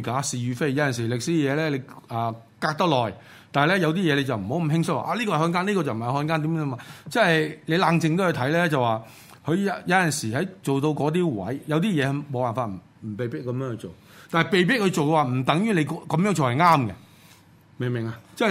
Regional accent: China; 就系话汉奸之后，我哋中国人啲狭隘民族思想去咁样讲出嚟。

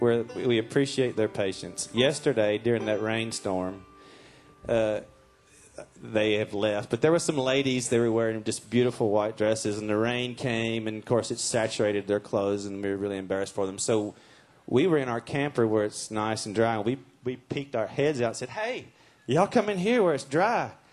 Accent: Tennessee, United States; Of course, we're from Tennessee.

